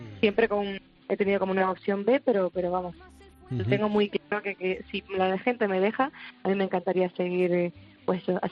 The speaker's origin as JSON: {"language": "Spanish", "region": "Canary Islands", "country": "Spain", "said": "vengo de las Islas Canarias, de una isla de las menores, La Palma."}